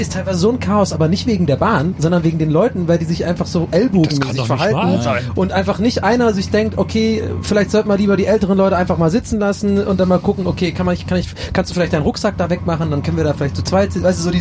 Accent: Ireland; German is a second language; die kenne ich halt von meiner Heimat, dass wenn zum Beispiel am Flughafen irgendwas nicht richtig funktioniert in der Schlange, dass die Iren eher dazu tendieren

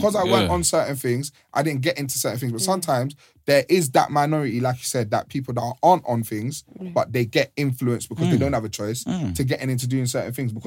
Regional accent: Lewisham, London, United Kingdom; But if I grew up in Lewisham, I grew up in a block here, I can still go round the corner

